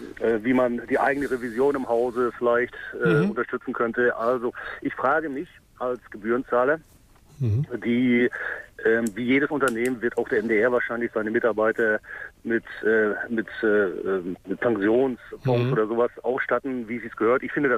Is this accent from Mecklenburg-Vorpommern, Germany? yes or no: yes; Mecklenburg-Vorpommern, Germany; Ich meine, ich komme aus Meckbrommen, die bezahlen auch GZ.